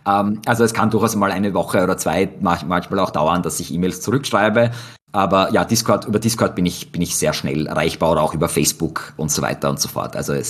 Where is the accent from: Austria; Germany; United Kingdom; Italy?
Austria